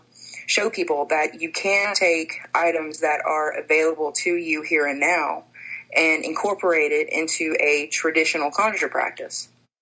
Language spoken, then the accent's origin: English; Tennessee, United States; she lived in North Carolina and I was born and raised in Tennessee.